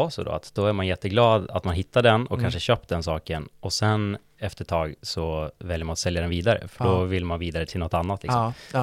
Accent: Umeå, Västerbotten County, Sweden; now in Stockholm, Sweden; Jag kanske några som hör på mitt S-ljud, det är visslande. Jag är från Umeå ursprungligen, bott i Stockholm i 7 år ungefär.

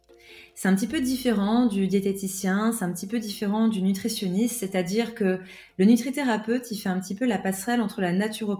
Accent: France; also born or lived in Switzerland; j'ai fait mes études en Suisse. J'ai eu deux cabinets, un à Lausanne, un à Genève, même si je suis française à la base.

